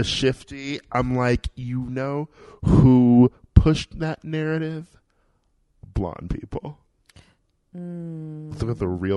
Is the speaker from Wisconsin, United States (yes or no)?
yes; Milwaukee, Wisconsin, United States; And I grew up in Milwaukee, Wisconsin.